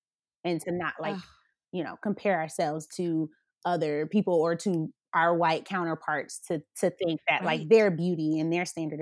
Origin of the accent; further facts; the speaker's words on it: Atlanta, Georgia, United States; So to me, especially growing up in Atlanta, like I've seen every color on a Black woman's head.